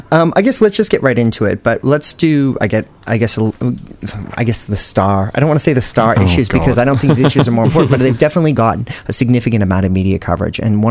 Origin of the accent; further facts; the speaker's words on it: United States; speaking as another American, this is sort of a big year for us, because we've actually got two big elections.